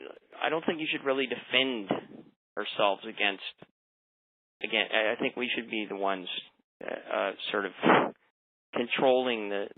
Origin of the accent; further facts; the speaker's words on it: Canada; I'm a Canadian